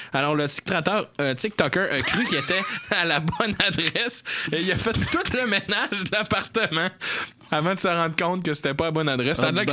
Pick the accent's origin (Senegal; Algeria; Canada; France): Canada; Saguenay, Quebec; Donc Saguenay, ma ville natale.